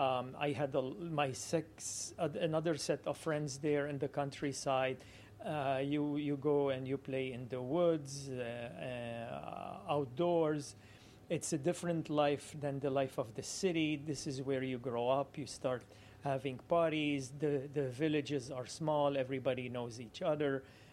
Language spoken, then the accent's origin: English; Beirut, Beirut Governorate, Lebanon; now in Canada; So, I was born in Beirut, which is the capital of Lebanon.